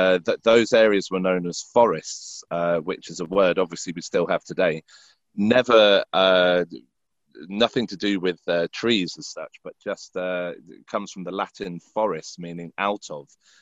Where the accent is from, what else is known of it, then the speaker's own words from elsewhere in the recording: South East England, United Kingdom; he basically owns the land that I grew up on in West Berkshire.